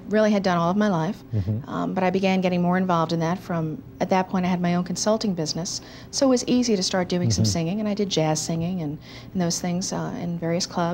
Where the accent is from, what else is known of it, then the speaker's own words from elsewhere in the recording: New York, United States; Growing up in New York, being in an inner city area was not a big deal to me.